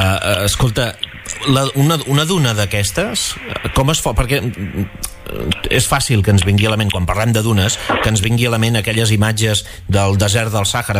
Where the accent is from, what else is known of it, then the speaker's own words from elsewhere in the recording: Pals, Catalonia, Spain; jo que sóc de Pals i a la zona de la platja de Pals hi ha moltes dunes